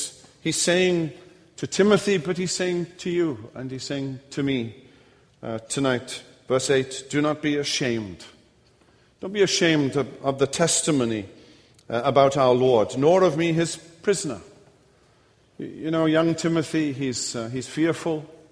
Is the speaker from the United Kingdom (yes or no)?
yes; United Kingdom; I'm British. We eat a lot of potatoes.